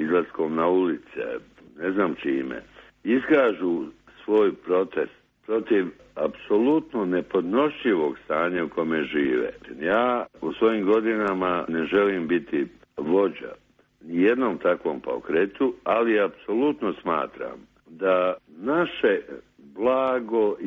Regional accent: Mostar, Federation of Bosnia and Herzegovina, Bosnia & Herzegovina; Ja sam Mostarac.

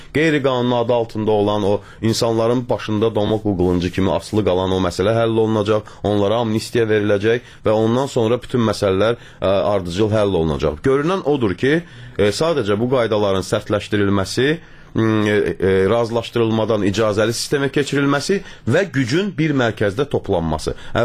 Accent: Baku, Azerbaijan; mən özüm Yasamalda böyümüşəm

